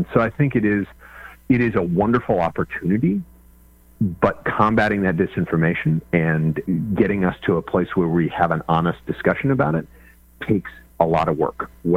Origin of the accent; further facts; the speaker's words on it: Kansas, United States; I grew up in Kansas